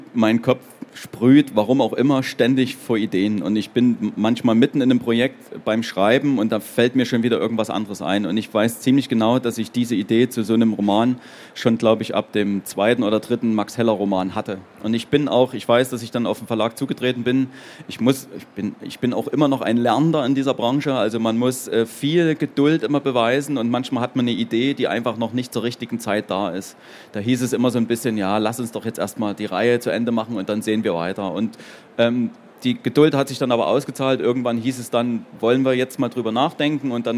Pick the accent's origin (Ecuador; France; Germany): Germany; Dresden, Saxony; born there; Ich bin ja in Dresden geboren.